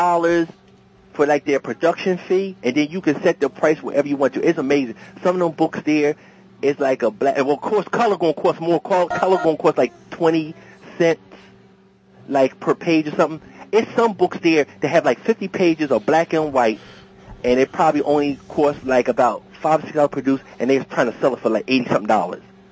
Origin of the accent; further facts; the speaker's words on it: East Coast, United States; So a lot of people say, yeah, they can tell I'm from East Coast, people in the United States.